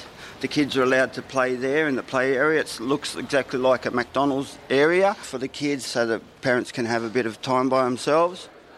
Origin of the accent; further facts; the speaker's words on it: Dubbo, New South Wales, Australia; I'm from Dubbo myself, but I've been living down the south coast. I will be living at Newcastle when I get out